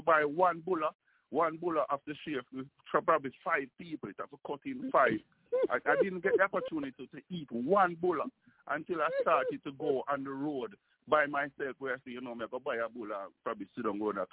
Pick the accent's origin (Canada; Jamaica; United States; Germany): Jamaica; We are most Jamaican people, we don't have any rich uncle and we don't have any assistant